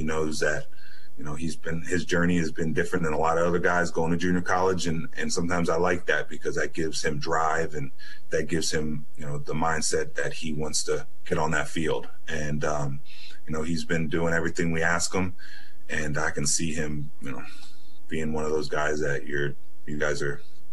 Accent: Texas, United States; born there; So my dad was in the Air Force. So I actually was born in Texas, but we ended up moving a lot

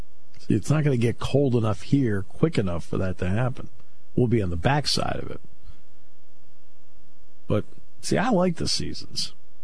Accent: New England, United States; I'm 60 years old. I've been ready my whole life. It still stinks. I mean, really. I grew up in New England, man.

